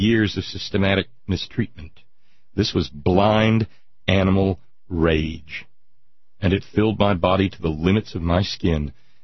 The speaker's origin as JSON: {"language": "English", "region": "West Virginia", "country": "United States", "said": "who, within 10 seconds of finding out I was from West Virginia, congratulated me on being able to read."}